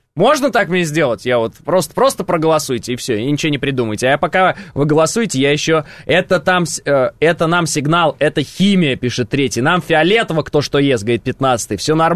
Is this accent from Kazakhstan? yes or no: yes; Kazakhstan; мы, казахи